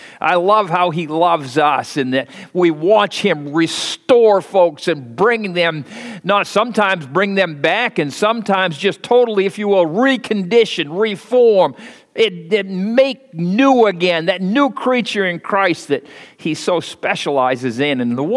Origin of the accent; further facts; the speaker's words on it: United States; I'm very disturbed as an American, as a preacher of the gospel, as a pastor of a church